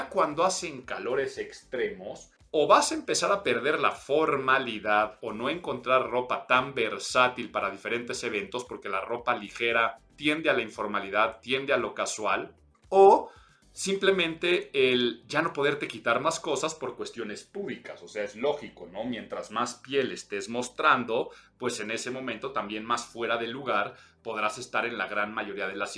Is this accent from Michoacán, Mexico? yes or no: no; Mexico City, Mexico; yo sé que aquí estoy pecando de localista y además pecando de chilango.